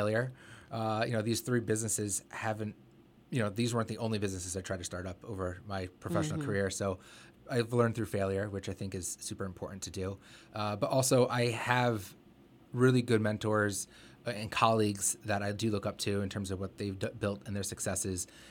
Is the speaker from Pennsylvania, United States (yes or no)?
yes; Pennsylvania, United States; So I was born and raised here in Lehigh Valley, and I've seen the iterations and growth of this region.